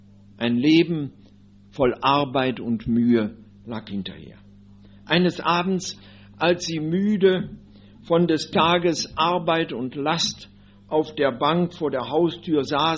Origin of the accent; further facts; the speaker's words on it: Solingen, North Rhine-Westphalia, Germany; Die Stätte meiner Kindheit in Solingen, die kann ich noch aufsuchen, aber ich kann niemals mehr Kind werden.